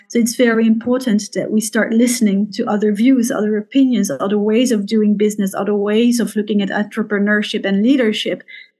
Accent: Brussels, Brussels-Capital Region, Belgium; And I grew up in Brussels, in the multicultural part of Brussels. So as a kid, I was very used to be to talk different languages at home, to be surrounded with all those different cultures.

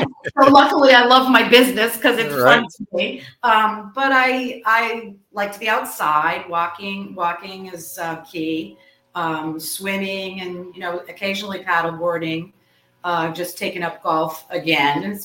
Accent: Connecticut, United States; now in Naples, United States; No, I'm from Connecticut and I kind of did a lot of traveling and have been in Naples for 28 years.

